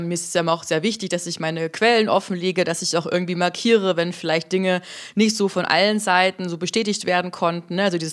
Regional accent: Bavaria, Germany; Ich komme eigentlich aus Bayern

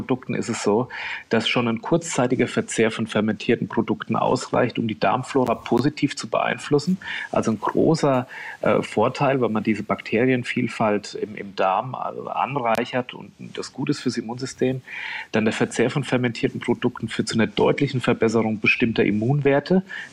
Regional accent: Aschaffenburg, Bavaria, Germany; Fränkisch, das ist meine ursprüngliche Heimat, wo ich herkomme, Aschaffenburg-Unterfranken.

